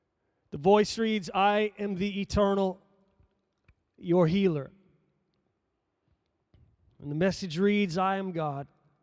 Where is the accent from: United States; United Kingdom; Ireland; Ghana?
Ireland; In case you're wondering, no, I'm not Aaron Boyd, although I am Irish.